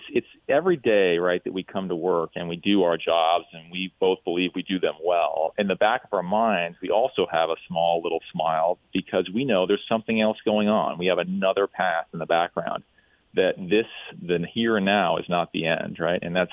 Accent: Ohio, United States; I'm from Ohio originally, and so we've looked in the Columbus market, the Cincinnati market.

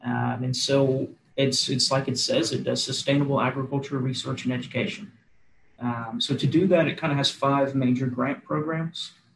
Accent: Georgia, United States; So I grew up in South Georgia. Valdosta would be the what I like to call the big town around where I live.

